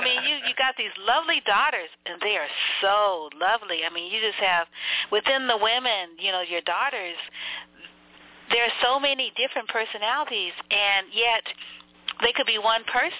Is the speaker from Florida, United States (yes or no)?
no; New Orleans, Louisiana, United States; Oh, I'm from New Orleans.